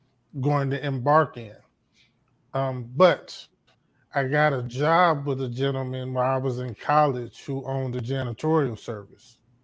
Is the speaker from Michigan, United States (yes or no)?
yes; Michigan, United States; now in Alabama, United States; I'm from Michigan originally. I live in Alabama now.